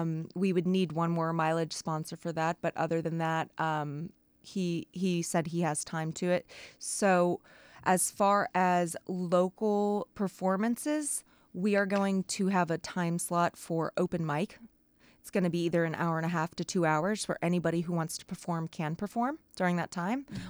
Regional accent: Kentucky, United States; now in Wrangell, United States; I'm originally from Kentucky. So I moved here officially October 27th. So I'm very fresh to Wrangell.

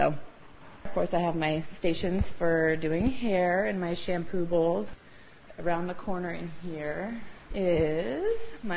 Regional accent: Ketchikan, Alaska, United States; also born or lived in Seattle; I was born and raised in Ketchikan. I moved down to Seattle for about 6 years and went to cosmetology school.

